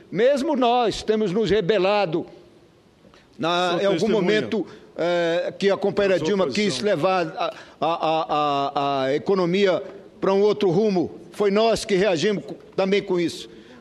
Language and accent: Portuguese; Pará, Brazil; eu como operário gráfico, venho de um estado lá do Pará